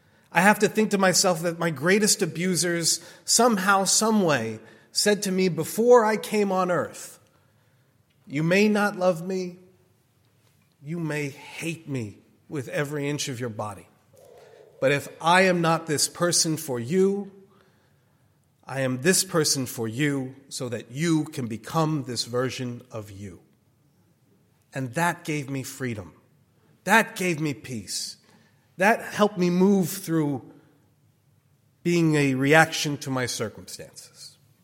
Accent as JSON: {"language": "English", "region": "New Jersey", "country": "United States", "tie": "born or raised there", "also_born_or_lived": "Colombia", "said": "My mother was Austrian and Jewish, my father Italian and Catholic. So for much of my life, growing up in New Jersey, I spoke like this for a very, very long time."}